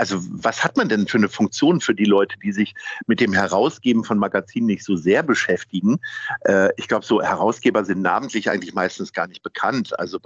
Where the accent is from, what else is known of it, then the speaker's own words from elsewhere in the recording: Hanover, Lower Saxony, Germany; ich komme ja nun ursprünglich aus Hannover und habe auch mit einigen Dialekten echt Schwierigkeiten.